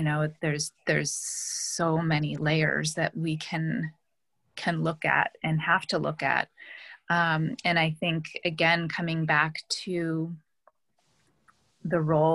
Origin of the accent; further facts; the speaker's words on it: Minneapolis, Minnesota, United States; fighting for justice in Minneapolis, which is my hometown as well.